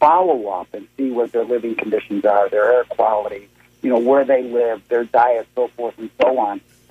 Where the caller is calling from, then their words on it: Bradenton, Florida, United States; Hello, and I'm from Bradenton. Thank you for taking my call.